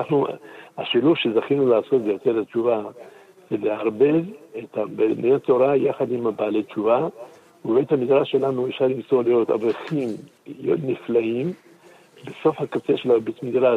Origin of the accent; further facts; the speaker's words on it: Safed, Northern District, Israel; born there; אנחנו לא הגענו לצפת, אנחנו נולדנו בצפת.